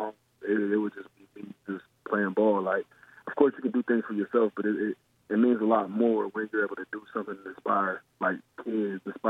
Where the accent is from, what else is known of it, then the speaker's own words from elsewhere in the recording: Canton, Ohio, United States; I'm from Canton, Ohio. It's a small city. It's a football town, but it's not really the best area as far as living. It's a lot of violence and a lot of things like that.